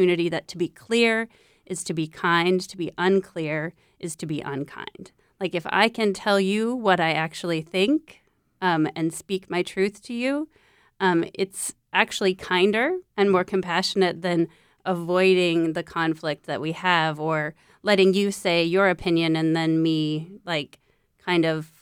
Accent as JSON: {"language": "English", "region": "South Dakota", "country": "United States", "tie": "born or raised there", "lives_now": "New England, United States", "said": "I grew up in South Dakota, and I realized after I moved away from there that there's this South Dakota polite value"}